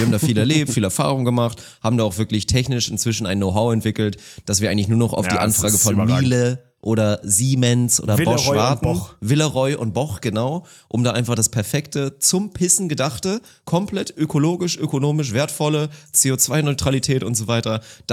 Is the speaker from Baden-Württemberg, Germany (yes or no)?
no; Lower Saxony, Germany; im Kreis Uelzen, da wo ich aufgewachsen bin